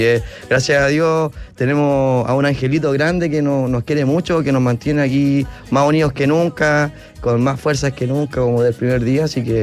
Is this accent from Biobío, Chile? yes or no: no; La Florida, Santiago Metropolitan Region, Chile; Nosotros somos oriundos de La Florida, así que somos Flor y Puente Altino.